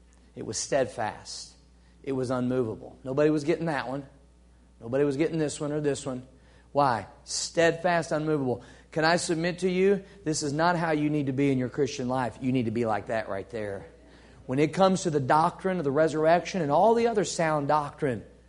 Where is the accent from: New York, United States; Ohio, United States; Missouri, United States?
Missouri, United States; You ever heard the expression, stubborn as a Missouri mule? I'm from Missouri.